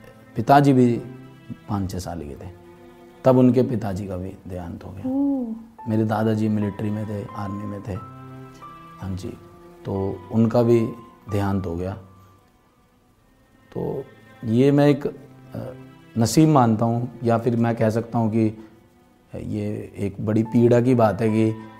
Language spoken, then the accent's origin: Hindi; Delhi, India; also born or lived in Bulandshahr; फिर बुलंदशहर के बाद दिल्ली में मेरी हुआ स्कूलिंग, मैंने दिल्ली से की, कॉलेज मैंने दिल्ली से किया, ग्रेजुएशन वकालत मैंने गाजियाबाद से करी, ग्रेटर नोएडा से मेरी दादी थी।